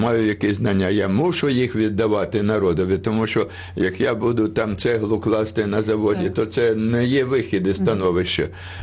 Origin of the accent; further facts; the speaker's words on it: Kyiv, Ukraine; я сам народився в Києві, ріс і навчався в Києві